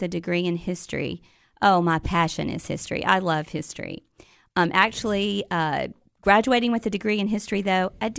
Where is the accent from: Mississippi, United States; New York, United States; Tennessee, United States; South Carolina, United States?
Tennessee, United States; Gainesboro; I am a Tennessean. I actually grew up here in the Upper Cumberland. I'm from Gainesboro, Tennessee. Born in Gainesboro, lived there until I went off to college